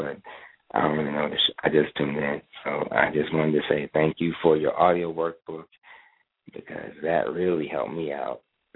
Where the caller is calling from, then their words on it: Raleigh, North Carolina, United States; I'm calling from Raleigh.